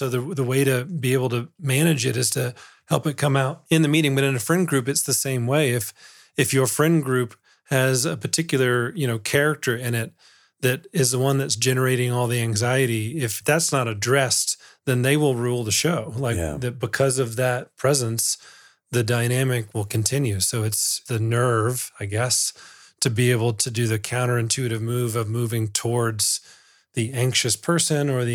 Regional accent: the South, United States; So I grew up in the South. One of the cardinal sins in the Bible Belt South was to be selfish.

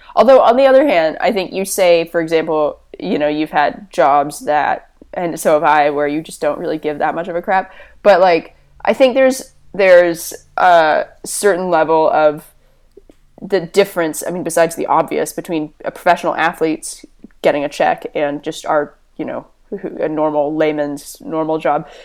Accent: Washington, United States; Yeah, I'm from a forest in South Snohomish County, kind of over by Malt

